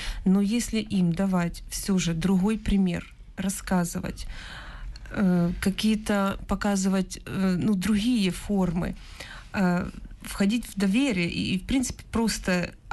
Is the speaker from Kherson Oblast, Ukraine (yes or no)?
no; Lviv Oblast, Ukraine; now in Kyiv, Ukraine; можно сказать, сама со Львовской области вообще родом, хотя и живу в Киеве полжизни. Но я просто как человек, как украинка.